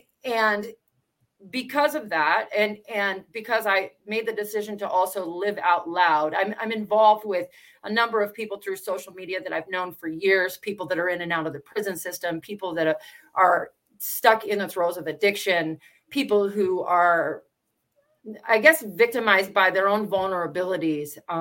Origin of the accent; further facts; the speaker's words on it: Washington, United States; I'm from Washington State. I just recently came down here to San Diego County